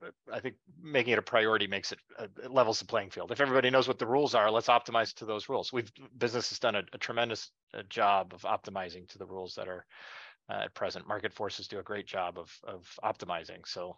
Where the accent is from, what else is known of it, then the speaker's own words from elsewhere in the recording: Midwest, United States; Because I'm a Midwesterner and I think there's a general, I don't know, there's a certain amount of conservatism in that the Midwest is known for in general.